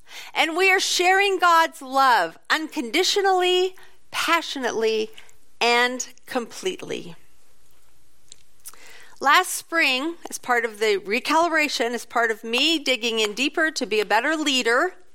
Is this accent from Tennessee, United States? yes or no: no; Oregon, United States; I grew up in Central Oregon. Ponderosa pines are really familiar to me.